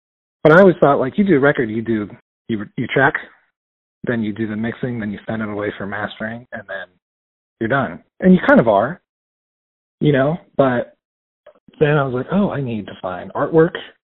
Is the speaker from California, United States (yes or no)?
no; Pittsburgh, Pennsylvania, United States; now in Atlanta, United States; No, sir. I'm from Pittsburgh originally, just outside of Pittsburgh.